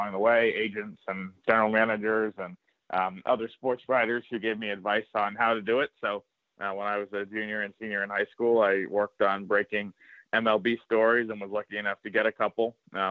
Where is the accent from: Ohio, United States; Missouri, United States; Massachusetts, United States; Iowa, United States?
Massachusetts, United States; I grew up in Massachusetts, so it was a perfect fit.